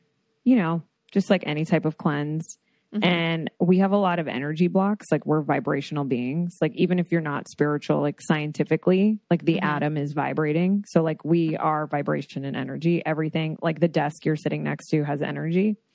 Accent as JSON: {"language": "English", "region": "Florida", "country": "United States", "tie": "born or raised there", "said": "And also just growing up in South Florida, like there's so many like"}